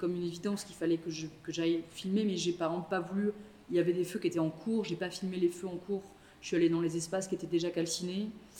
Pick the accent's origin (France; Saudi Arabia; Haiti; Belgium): France; Nouvelle-Aquitaine; le travail il a débuté là où j'ai grandi en Charente, avec la chance d'avoir grandi dans une maison qui est isolée en pleine forêt